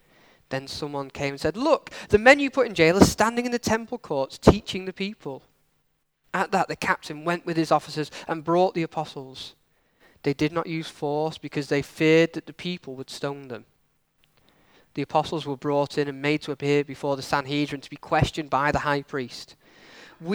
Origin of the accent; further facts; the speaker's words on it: United Kingdom; And for us as British citizens, I can tell you that none of you need to know any of that.